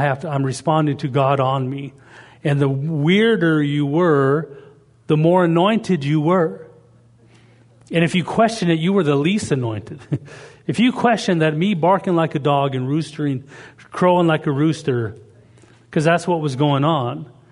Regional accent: Canada; I was from Canada. I was in Tennessee at the time.

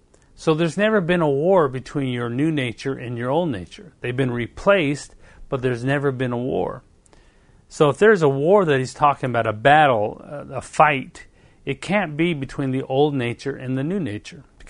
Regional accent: Penticton, British Columbia, Canada; born there; I was born in Penticton, B.C. I was born 2 months early, 7 months.

